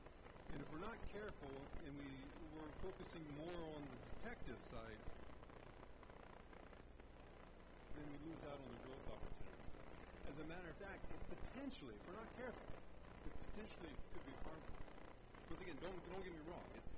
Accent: Ohio, United States; Growing up in Ohio, we had Ida Mae Wilson.

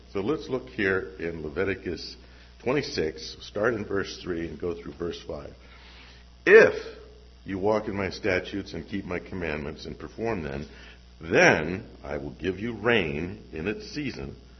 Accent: California, United States; I grew up in Southern California, and January through March is the rainy season, which is just about ending right now.

